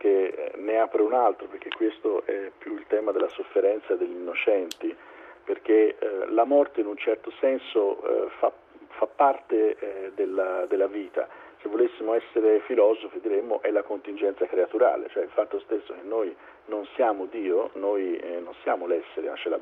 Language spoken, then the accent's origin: Italian; Tuscany, Italy; io sono toscano, sono cresciuto guardando le tombe degli Etruschi, le loro pitture